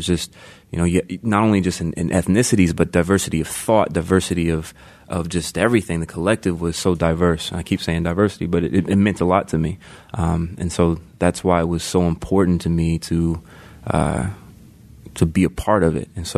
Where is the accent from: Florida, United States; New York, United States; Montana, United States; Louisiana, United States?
Florida, United States; Pensacola; So I came from Pensacola, Florida. And if you know anything about Pensacola, Florida, you know it's not diverse.